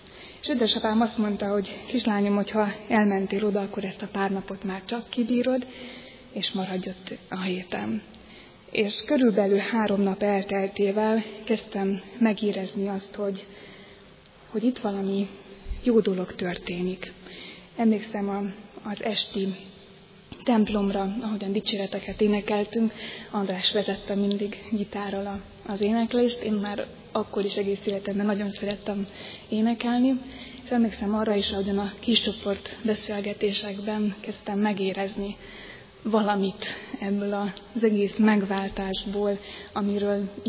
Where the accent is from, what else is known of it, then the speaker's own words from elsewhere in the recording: Nagydorog, Tolna, Hungary; Egy Tolna megyei faluból származom, Nagydorog községről